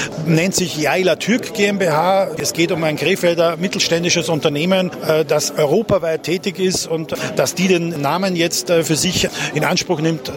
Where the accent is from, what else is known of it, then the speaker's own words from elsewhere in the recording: Austria; born there; Ich bin gebürtiger Österreicher.